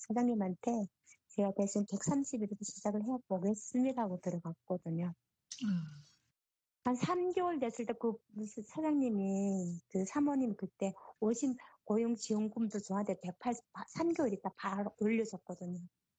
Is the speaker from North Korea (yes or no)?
yes; North Korea; accent: North Korean dialect; now in South Korea; 저 면접하는 과정에 제가 북한 사투리가 나왔나 봐요. 중국 사람인가 그러더라고요. 그래서 저보고 교포는 안 쓴다 하더라고요. 교포도 교포가 아니고 세토민입니다.